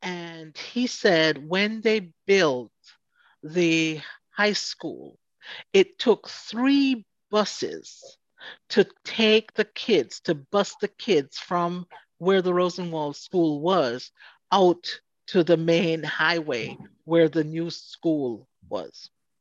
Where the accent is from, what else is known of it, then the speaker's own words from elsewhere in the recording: Portland, Jamaica; now in United States; I was born and raised in Jamaica, didn't migrate to the United States until 1984. So I spent most of my childhood in Portland, Jamaica